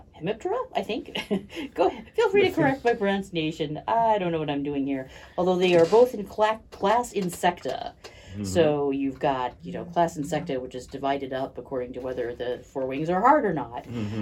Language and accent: English; Midwest, United States; we're from the Midwest here.